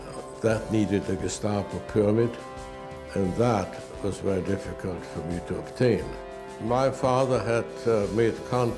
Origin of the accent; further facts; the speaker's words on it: Vienna, Austria; born there; English is a second language; I was born on November 18, 1916 in Vienna.